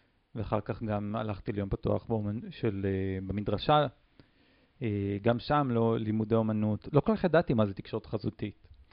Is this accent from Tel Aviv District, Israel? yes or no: no; Ashdod, Southern District, Israel; לפני כמה שנים טובות, הגעתי מאשדוד. שם גדלתי.